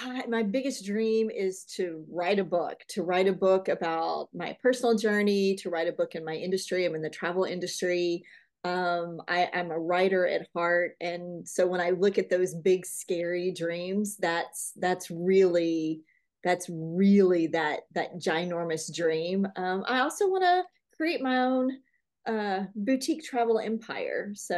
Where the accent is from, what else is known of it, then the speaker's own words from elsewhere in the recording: Arkansas, United States; I grew up in Arkansas, in the Washita Mountains, right on the lakes.